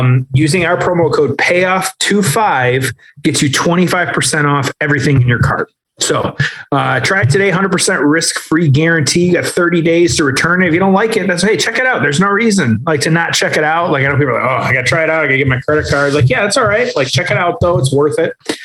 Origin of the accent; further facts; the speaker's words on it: Detroit, Michigan, United States; The Undertaker winning the title from Batista at WrestleMania in Ford Field, my hometown of Detroit.